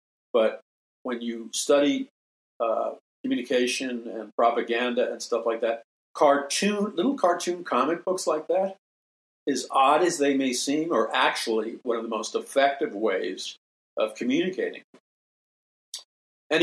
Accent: New York City, New York, United States; I didn't meet any born-again Christians ever, as far as I know, growing up in New York City.

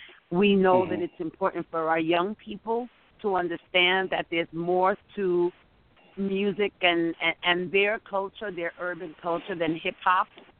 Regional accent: New York, United States; born there; when I was born in El Barrio over 50 years ago

